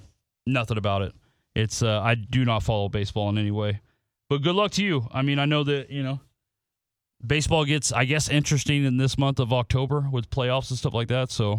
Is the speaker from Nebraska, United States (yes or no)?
yes; Nebraska, United States; I'm from Nebraska. I do have a little red Husker tattoo on my arm